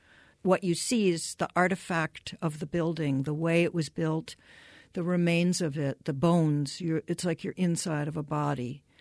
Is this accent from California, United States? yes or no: no; Massachusetts, United States; I grew up in Massachusetts, and my best friend persuaded me to take a ballet class. It was at the Wayside Inn in Sudbury, Massachusetts